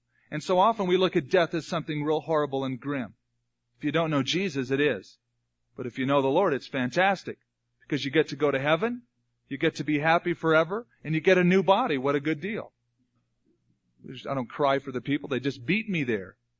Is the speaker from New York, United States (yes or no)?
no; California, United States; When I grew up in California, we had a bunch of them around our house.